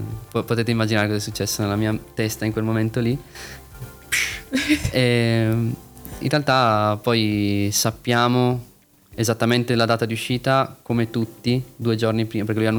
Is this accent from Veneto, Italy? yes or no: yes; Veneto, Italy; Poi io sono veneto, quindi l'Arena di Verona ha ancora più significato